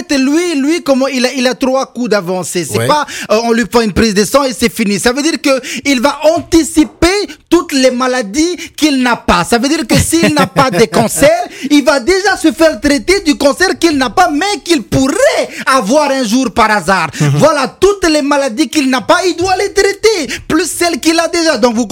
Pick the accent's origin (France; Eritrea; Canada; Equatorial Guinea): Equatorial Guinea; chez nous, en Guinée équatoriale